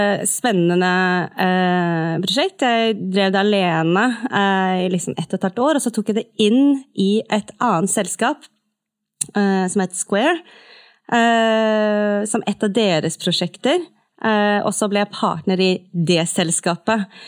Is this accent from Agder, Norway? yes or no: no; Tromsø, Troms, Norway; also born or lived in Seoul, South Korea; jeg vokste opp I Tromsø, født I Sør-Korea, Seoul, adoptert, som de fleste fra Korea, tror jeg, som vokste opp I Tromsø.